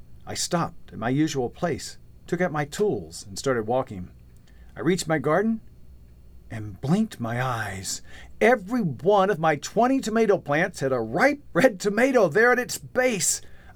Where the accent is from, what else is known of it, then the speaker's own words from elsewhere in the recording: United States; I think he was just probably suspicious that I, as an American, could be serious about gardening